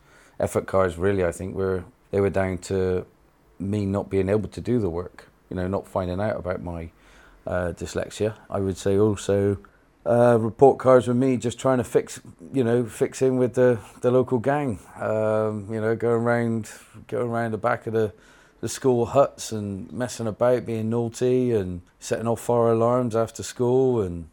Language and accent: English; Portishead, South West England, United Kingdom; Born and bred, yeah. Half-breed between Shirehampton and Hartcliffe.